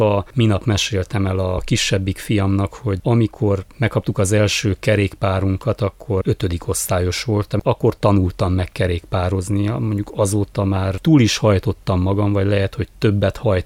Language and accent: Hungarian; Backamadaras, Mureș County, Romania; Marosvásárhely mellett egy kis falucskában, községben, Backamadarason nőttem fel.